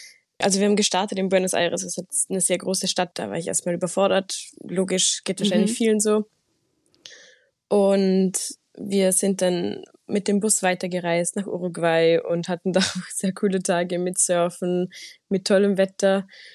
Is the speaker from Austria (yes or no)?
yes; Austria; ich komme aus Österreich und lebe wirklich direkt in den Alpen und verbringe da sehr viel Zeit in den Bergen.